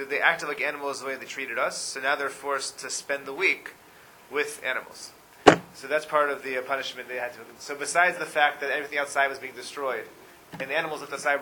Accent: Atlanta, Georgia, United States; I grew up in Atlanta. And Atlanta gets like a half inch of snow, the entire city shuts down.

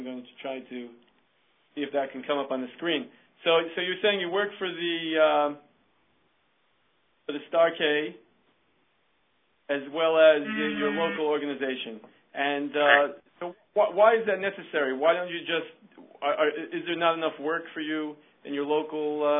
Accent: New York, United States; And being a New Yorker, I asked you, where is that?

